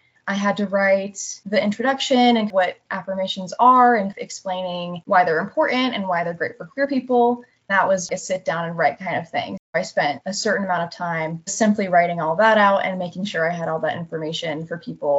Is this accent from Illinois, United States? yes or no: no; Fort Collins, Colorado, United States; also born or lived in Boulder; I am from Fort Collins, Colorado, originally. I ended up moving to Boulder for school for college, and then I got my degree in art there.